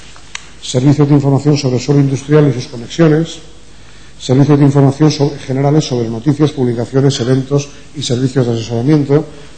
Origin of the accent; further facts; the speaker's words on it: Valencian Community, Spain; como aquí somos todos muy valencianos, yo primero